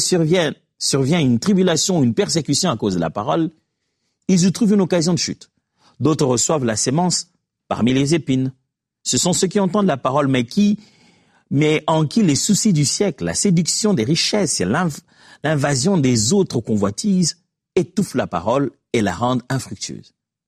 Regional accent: DR Congo; Moi, je suis d'Afrique, tout vous le dit. Et nous, en particulier en République démocratique du Congo, un pays rempli

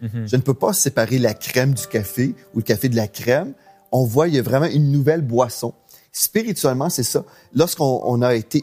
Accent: Quebec, Canada; je ne suis jamais allé en Russie. Je suis Québécois.

